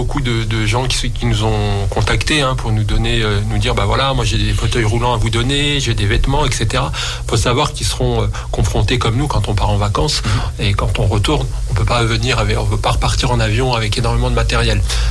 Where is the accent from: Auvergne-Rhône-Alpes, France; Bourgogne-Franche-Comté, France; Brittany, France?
Auvergne-Rhône-Alpes, France; Chambéry; Alors moi je suis pas de Villeneuve, je suis même pas de Grenoble, je suis de Chambéry.